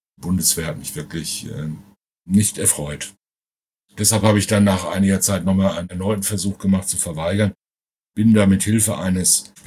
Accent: North Rhine-Westphalia, Germany; born there; Ich bin im Sauerland geboren, 1953. Mein Vater war Sudetendeutscher, also tschechischer Staatsbürger, der dann nach 1945 vertrieben wurde und als sogenannter Vertriebener dann da ins Sauerland gewiesen wurde.

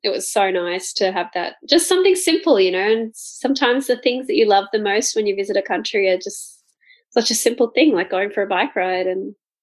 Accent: Gold Coast, Queensland, Australia; It could be about my hometown, Gold Coast

